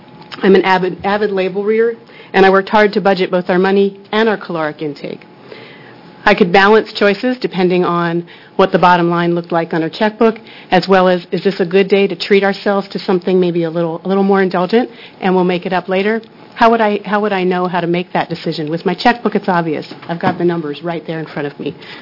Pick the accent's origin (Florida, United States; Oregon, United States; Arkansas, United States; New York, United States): Oregon, United States; Eugene; I'm here from Eugene, Oregon, Lane County.